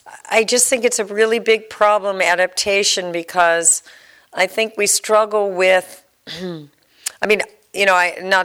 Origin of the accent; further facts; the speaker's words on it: Los Angeles, California, United States; And in L.A., I driving in the car, I came up from San Diego, and it was like, stop and go. I kept thinking, well, we'll get out of the traffic jam and then we'll drive. So wild to me, because I grew up here.